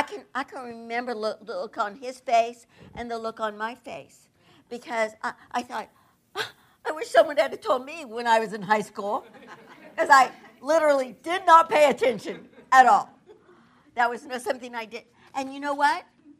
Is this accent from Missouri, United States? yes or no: yes; Missouri, United States; I'm from Missouri. You just show me. That's was our motto. Show me.